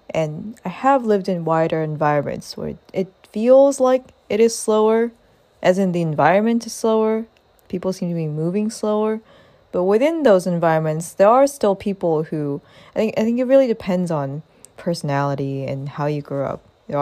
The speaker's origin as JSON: {"language": "English", "country": "Canada", "tie": "born or raised there", "said": "I grew up in Canada, where it's very slow, it's pretty slow paced, even in the city."}